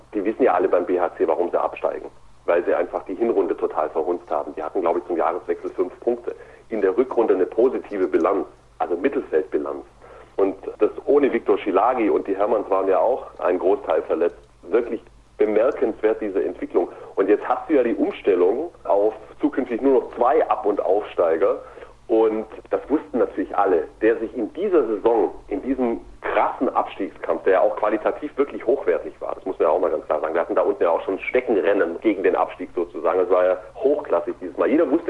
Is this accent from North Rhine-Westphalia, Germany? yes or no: no; Ulm, Baden-Württemberg, Germany; Ich komme ja aus der Ulmer Gegend